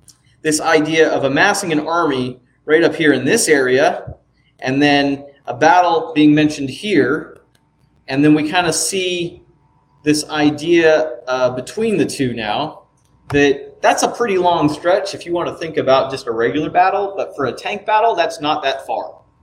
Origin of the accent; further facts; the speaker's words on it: Florida, United States; I would call it mountainous, but I'm from Florida.